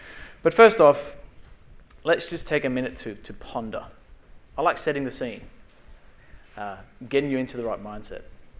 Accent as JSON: {"language": "English", "country": "Denmark", "lives_now": "Australia", "said": "I am from the West Island of New Zealand. I am Danish, but I live in Australia, near Melbourne."}